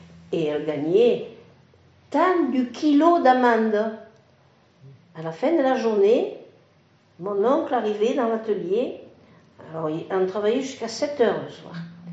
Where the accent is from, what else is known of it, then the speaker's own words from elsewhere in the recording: Carpentras, Provence-Alpes-Côte d'Azur, France; born there; moi je suis née à Carpentras